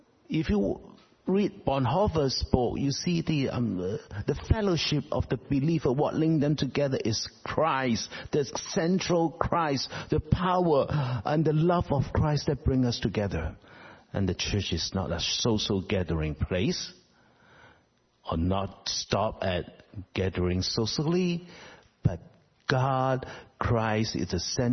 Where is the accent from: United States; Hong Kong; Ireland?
Hong Kong; now in Vancouver, Canada; Vancouver is a beautiful place for retirement. So many immigrants come over. We know that I came from Hong Kong.